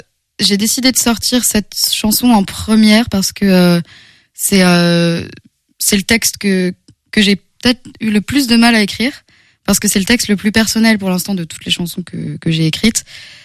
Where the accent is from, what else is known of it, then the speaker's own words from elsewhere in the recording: Angers, Pays de la Loire, France; parce que du coup j'ai grandi à Angers